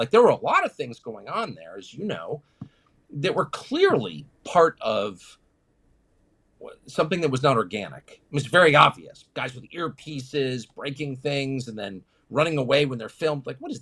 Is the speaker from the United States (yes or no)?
yes; Washington, United States; And of course, I'm from Washington, so I had been interested in it.